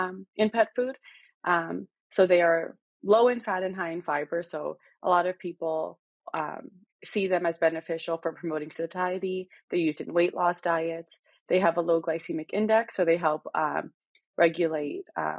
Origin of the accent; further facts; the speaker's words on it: Brampton, Ontario, Canada; I grew up in Brampton, Ontario, which is 40 minutes away from the University of Guelph.